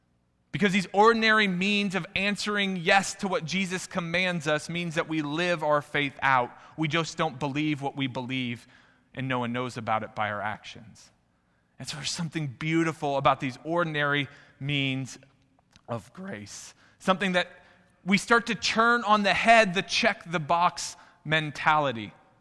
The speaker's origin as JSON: {"language": "English", "region": "Indiana", "country": "United States", "said": "Whenever I was growing up myself, I remember, unfortunately, I'm confessing, I made fun of people from Kentucky. Because I was from southern Indiana, there was a birthright that we were above"}